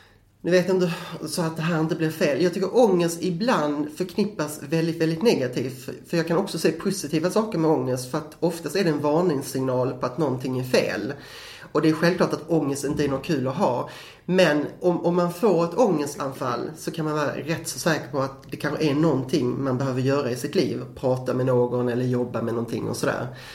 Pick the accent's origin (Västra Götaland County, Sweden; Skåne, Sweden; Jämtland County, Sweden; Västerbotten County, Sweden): Skåne, Sweden; jag är skåning, det hörs inte, men det är jag faktiskt.